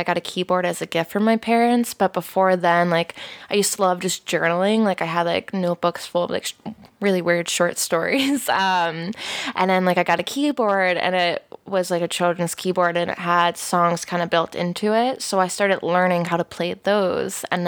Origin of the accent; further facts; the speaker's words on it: Maryland, United States; So I grew up in Maryland. Like, I grew up 45 minutes north of Baltimore.